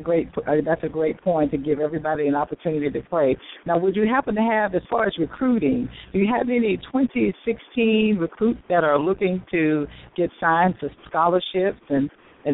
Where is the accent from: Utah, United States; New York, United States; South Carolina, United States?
South Carolina, United States; That is fantastic because I know Monroe is near the Pageland because I'm from South Carolina.